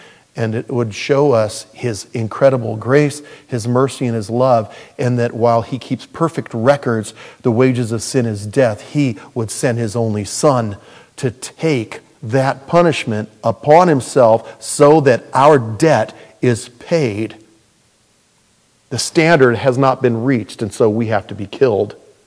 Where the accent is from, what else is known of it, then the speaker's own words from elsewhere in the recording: United States; I grew up in the United States.